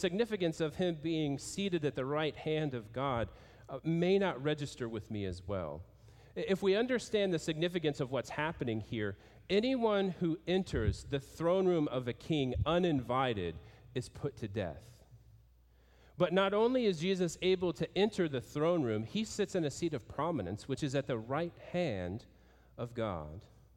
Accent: Iowa, United States; I grew up in Iowa, where the average temperature in the wintertime is typically below freezing.

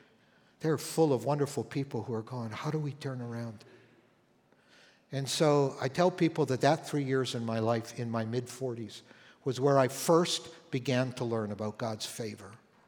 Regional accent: Canada; also born or lived in Southern California; I grew up in Canada. I've been pastoring for many years in Southern California

